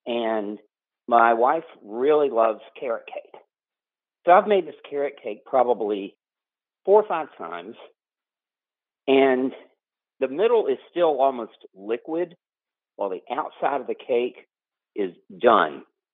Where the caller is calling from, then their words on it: Huddleston, Virginia, United States; I'm calling from Huddleston, Virginia.